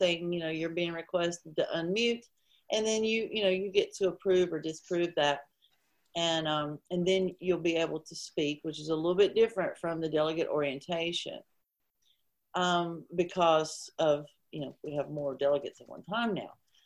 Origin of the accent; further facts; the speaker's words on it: Kansas City, Missouri, United States; from Kansas City, Missouri, and I am the information technology chair.